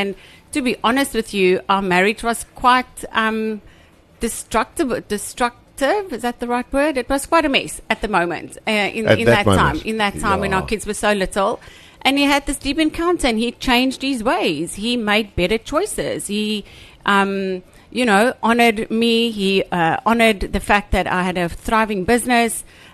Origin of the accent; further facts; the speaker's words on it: Free State, South Africa; I grew up dancing in the Free State